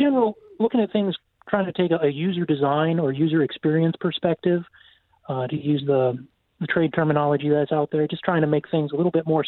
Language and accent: English; West Salem, Wisconsin, United States; I'm from West Salem, Wisconsin. Been on the village board here for 5 years.